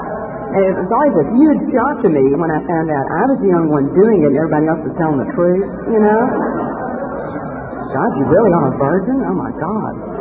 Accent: Grand Prairie, Texas, United States; I grew up in Grand Prairie, Texas. And I moved to Dallas, which Grand Prairie being a suburb of Dallas.

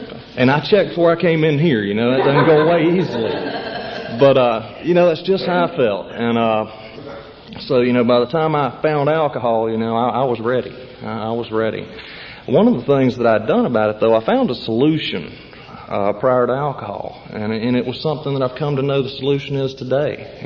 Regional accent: Spartanburg, South Carolina, United States; born or raised there; also born or lived in Pascagoula, Mississippi

